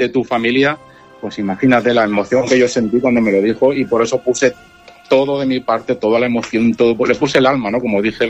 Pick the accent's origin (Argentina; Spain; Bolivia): Spain; Alicante, Valencian Community; now in Valencia, Spain; Lo que pasa es que hace muchos años que vivo en Valencia y bueno, pues soy un poco de todo ya, ¿no? Valenciano en general y alicantino en particular.